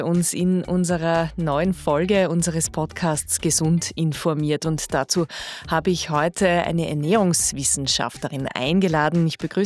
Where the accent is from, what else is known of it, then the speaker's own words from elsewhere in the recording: Austria; Und das sind jetzt alles Gewächse, die bei uns in Österreich gedeihen?